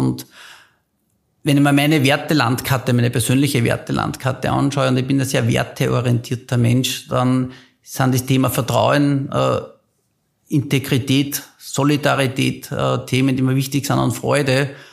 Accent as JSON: {"language": "German", "town": "Linz", "region": "Upper Austria", "country": "Austria", "tie": "born or raised there", "said": "Ich bin in Linz aufgewachsen"}